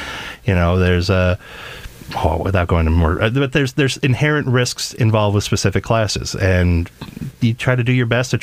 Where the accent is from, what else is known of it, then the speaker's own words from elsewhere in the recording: New York, United States; I was born and raised in New York, so I'm always a bit of a pessimist